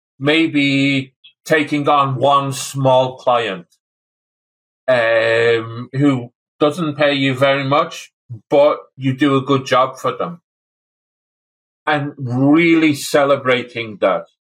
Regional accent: Wales, United Kingdom; now in Ireland; I grew up in the countryside in North Wales, and I live in the countryside in Ireland.

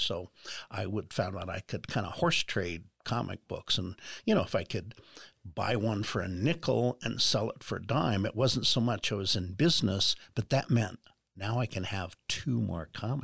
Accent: South Salt Lake, Utah, United States; I grew up on Blair Street, just off 27th South in South Salt Lake.

